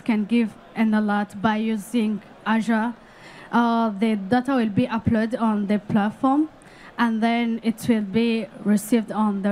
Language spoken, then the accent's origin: English; Rwanda; In my country, Rwanda, I'm coming from Rwanda.